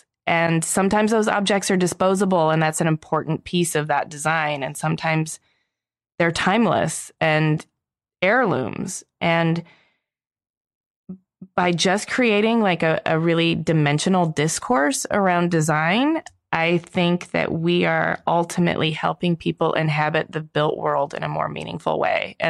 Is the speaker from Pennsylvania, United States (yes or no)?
no; San Francisco, California, United States; also born or lived in Los Angeles; Like San Francisco is my hometown and LA is my hometown.